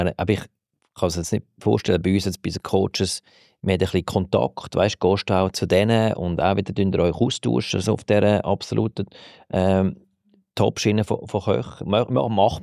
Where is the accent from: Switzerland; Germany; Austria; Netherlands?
Switzerland; wir Schweizer sind da relativ flexibel und einfach im Handling.